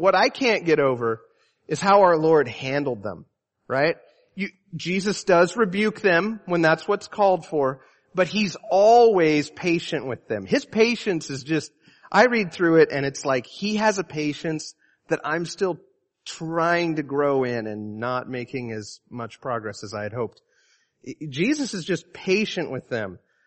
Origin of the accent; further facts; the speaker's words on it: United States; And that's important because I'm a Western person. I'm American. I like academics, right?